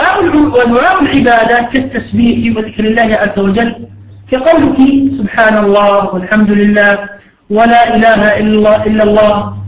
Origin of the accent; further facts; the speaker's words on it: Jordan; عندنا في بلاد الشام في الأردن